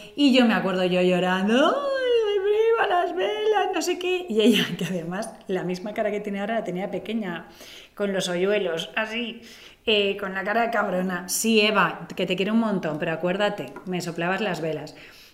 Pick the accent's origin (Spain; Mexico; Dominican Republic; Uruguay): Spain; Lloret de Mar, Catalonia; Esto que sí que me escuchan algunas del cole y de mi pueblo, de Lloret, que yo creo que ya no existe